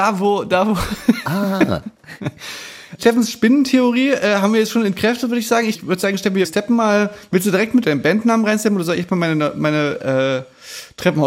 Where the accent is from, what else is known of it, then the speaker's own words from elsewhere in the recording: Austria; Ich bin aus Österreich.